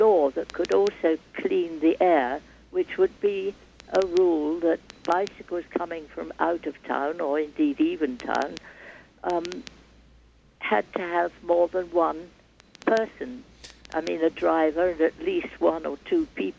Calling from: Manhattan, New York, United States; I'm calling from Manhattan.

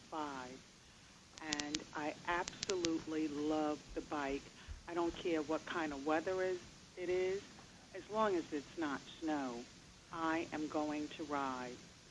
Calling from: Brooklyn, New York, United States; I'm calling from Brooklyn.

